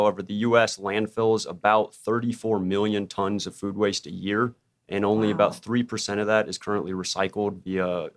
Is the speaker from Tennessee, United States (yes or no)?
no; Norcross, Georgia, United States; I'm born and raised in Georgia, up in Norcross.